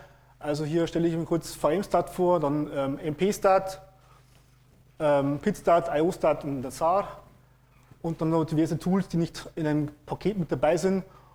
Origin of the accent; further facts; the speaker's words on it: Bavaria, Germany; ich komme aus Niederbayern, also ich hoffe, dass ich langsam, deutlich und hochdeutsch rede. Also, erste Fremdsprache Deutsch.